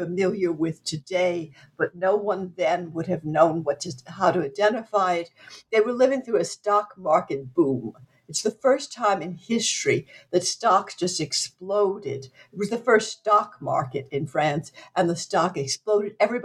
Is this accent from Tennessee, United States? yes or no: no; Louisiana, United States; I grew up in Southwest Louisiana. I grew up in a French family